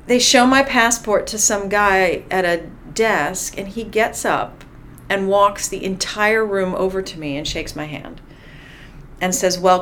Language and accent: English; Michigan, United States; I grew up in Michigan and was from Michigan.